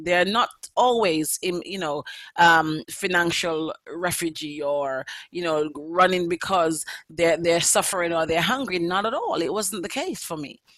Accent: Jamaica; now in London, United Kingdom; I want to talk to you about fleeing my home country, Jamaica, and the vicissitude of London.

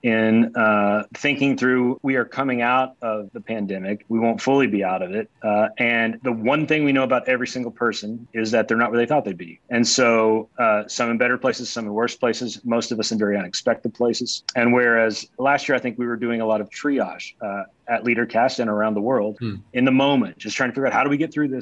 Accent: Cincinnati, Ohio, United States; in my hometown of Cincinnati, Ohio, because it's a great city and people deserve to see it.

